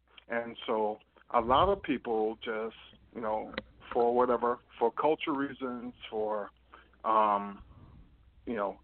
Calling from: New York City, New York, United States; I'm calling from New York City.

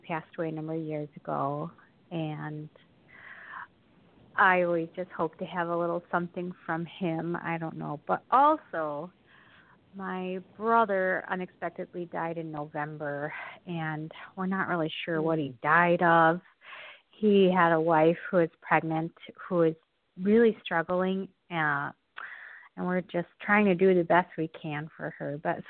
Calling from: Hudson, Wisconsin, United States; I'm calling from Hudson, Wisconsin.

